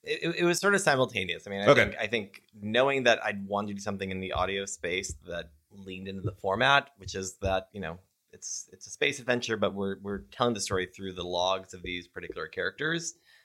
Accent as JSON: {"language": "English", "town": "Omaha", "region": "Nebraska", "country": "United States", "tie": "born or raised there", "said": "Steve I grew up with in Omaha, Nebraska."}